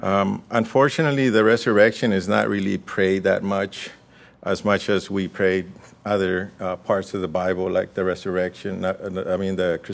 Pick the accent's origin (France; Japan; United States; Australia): United States; California; Growing up in California, I remember my parents and a lot of family members would always gather to go to a big park.